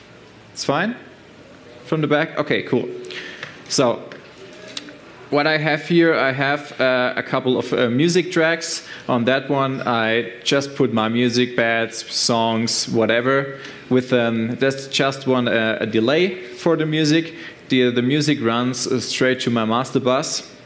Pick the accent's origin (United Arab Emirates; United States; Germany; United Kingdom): Germany; Stuttgart, Baden-Württemberg; I'm from Germany, Stuttgart.